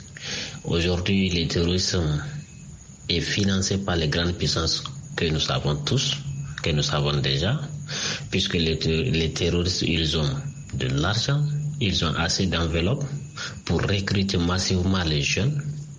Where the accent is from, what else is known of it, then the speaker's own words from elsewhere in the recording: Niger; now in Benin; je vous appelle du Bénin. Je suis Nigérien vivant au Bénin.